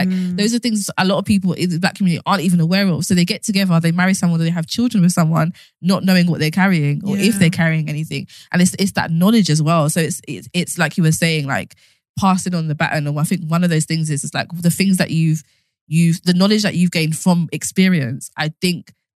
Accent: Southwark, London, United Kingdom; okay, I grew up in Southwark, but then Jen grew up in, I don't know, Hackney or a different borough.

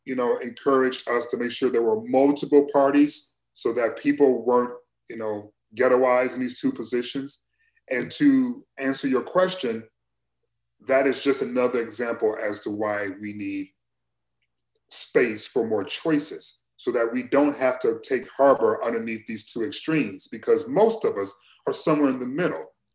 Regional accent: Detroit, Michigan, United States; but growing up in Detroit specifically, very differently. But as a kid, you know, I didn't know we were poor.

